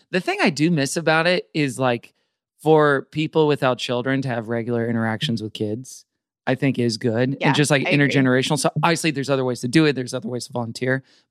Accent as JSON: {"language": "English", "town": "Houston", "region": "Texas", "country": "United States", "tie": "born or raised there", "said": "Yeah, because I grew up in Houston."}